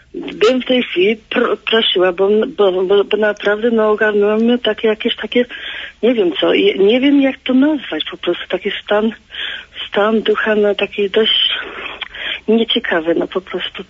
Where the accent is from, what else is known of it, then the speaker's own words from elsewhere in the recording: Lesser Poland, Poland; jestem z Małopolski.